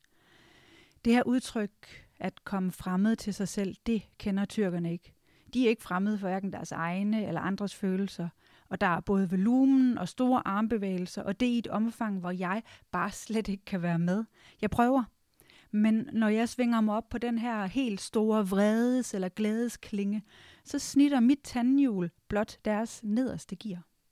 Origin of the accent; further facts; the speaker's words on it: North Denmark Region, Denmark; I Vendsyssel, hvor jeg voksede op, der var det ikke udbredt at sætte ord på sine følelser.